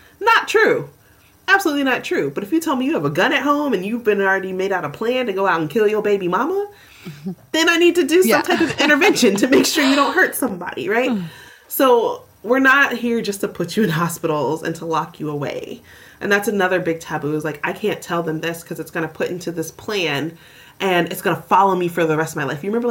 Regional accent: the South, United States; So one, being a Southerner, as you are as well, and I'm also a Black person, right?

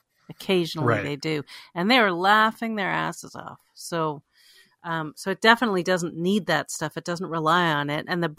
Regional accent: Toronto, Ontario, Canada; I mean, look, I grew up in Toronto

